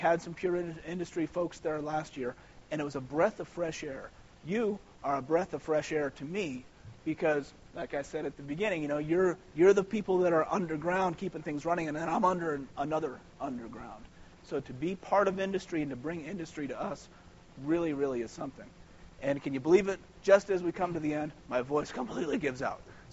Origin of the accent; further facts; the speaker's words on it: Tampa, Florida, United States; It's like being I'm from Tampa.